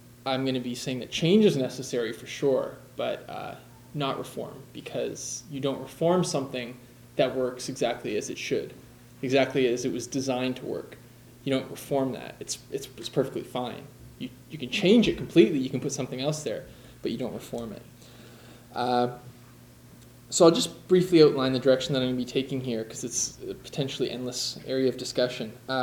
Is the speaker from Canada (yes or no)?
yes; Fredericton, New Brunswick, Canada; I came up from New Brunswick, and it's really nice. The crowds here are a bit bigger than they are in Fredericton.